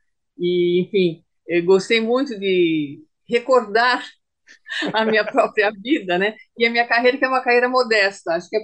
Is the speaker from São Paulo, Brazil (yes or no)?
yes; São Paulo, Brazil; Eu nasci em São Paulo, né? No bairro da Lapa, que é um bairro que recebeu imigrantes italianos, né, em massa, assim, né, na época.